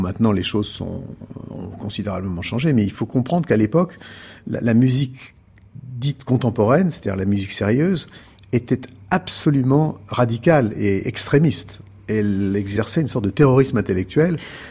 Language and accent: French; Lyon, Auvergne-Rhône-Alpes, France; en tant que Lyonnais